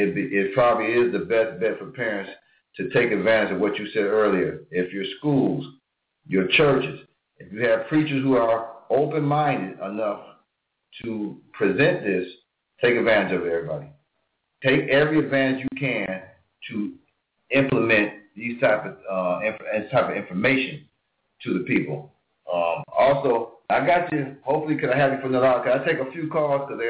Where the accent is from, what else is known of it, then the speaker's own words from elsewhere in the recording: Buffalo, New York, United States; I am originally from New York State, Brother Kawa, from the great city of Buffalo, down the below.